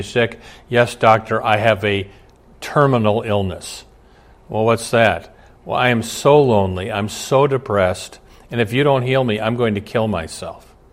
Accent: Omaha, Nebraska, United States; I was 18 years old. I grew up in Omaha. I drive to college, first year of college. I drive 800 miles to Texas where I don't know hardly anybody.

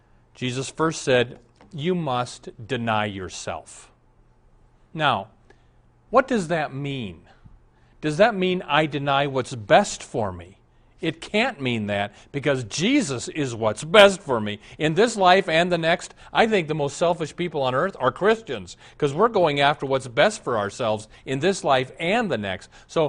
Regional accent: Omaha, Nebraska, United States; I was raised in Omaha.

